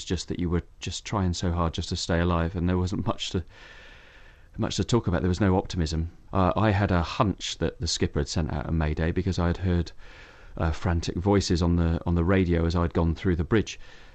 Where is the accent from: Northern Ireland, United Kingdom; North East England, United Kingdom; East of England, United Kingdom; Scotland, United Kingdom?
Scotland, United Kingdom; And maybe I'm lucky coming from Scotland.